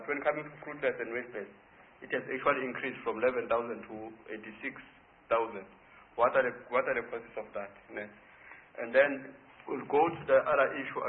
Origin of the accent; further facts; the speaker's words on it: Free State, South Africa; I'm from the Free State. I see the Free State does not feature there.